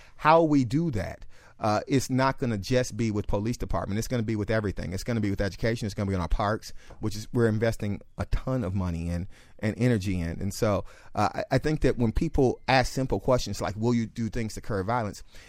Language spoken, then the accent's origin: English; Miami Gardens, Florida, United States; And so I get to be the mayor of my hometown, which is great.